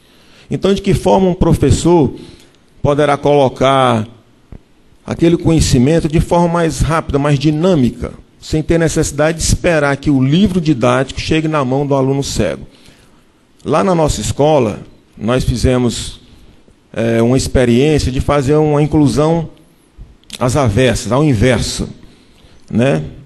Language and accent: Portuguese; Brazil; que é uma outra grande deficiência nossa enquanto brasileiro. A gente não valoriza a nossa cultura.